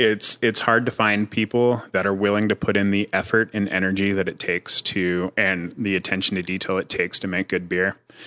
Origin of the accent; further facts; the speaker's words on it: Georgia, United States; born there; also born or lived in Korea / California / Germany; But I was a military brat, so I was always moving around. Like, I've been to so many states. I went from Georgia to Korea to California, Germany